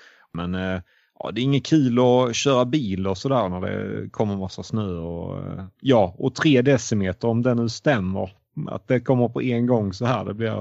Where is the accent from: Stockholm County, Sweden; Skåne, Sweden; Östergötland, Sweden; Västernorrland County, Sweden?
Skåne, Sweden; now in Dalarna, Sweden; Det går mot kallare tider och det är man inte som skåning van vid här uppe i Dalarna.